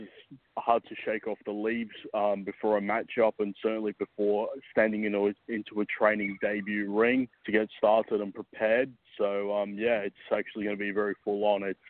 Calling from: Sydney, New South Wales, Australia; I'm calling from Sydney, Australia.

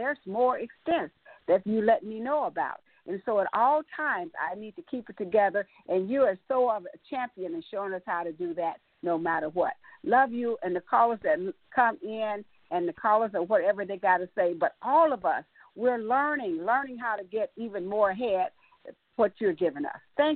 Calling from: Texas, United States; from Texas

